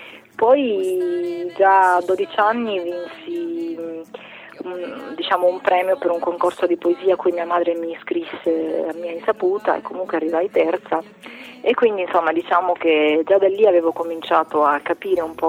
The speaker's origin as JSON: {"language": "Italian", "town": "Foggia", "region": "Apulia", "country": "Italy", "tie": "born there", "lives_now": "Forlì, Italy", "said": "io sono nata a Foggia ma ho studiato scienze politiche a Forlì, dove mi sono anche laureata, e quindi ci sono rimasta praticamente a vivere"}